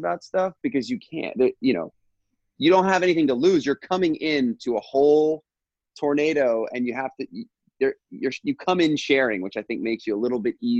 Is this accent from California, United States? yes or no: no; New York, United States; So I grew up in New York.